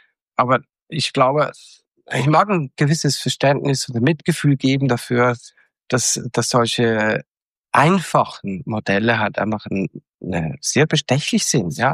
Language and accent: German; Switzerland; bin ich Schweizer